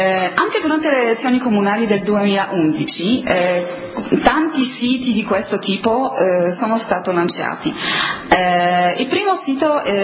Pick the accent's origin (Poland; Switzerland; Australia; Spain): Poland; Italian is a second language; il mio nome può essere difficile per voi, lo capisco bene, sono polacca